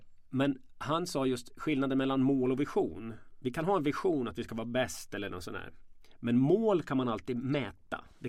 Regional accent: Stockholm, Stockholm County, Sweden; där jag är uppväxt i Sätra på den tiden, där var det ju liksom...

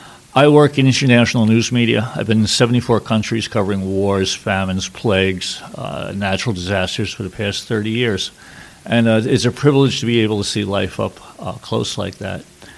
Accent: New York City, New York, United States; Those are my initials … I'm from New York City.

